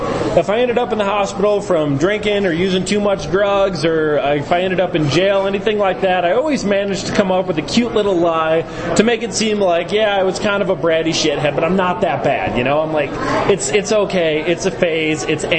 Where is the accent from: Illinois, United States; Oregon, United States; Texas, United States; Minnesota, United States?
Illinois, United States; Chicago; moved away; I grew up in Chicago. I left. It was hard to stay.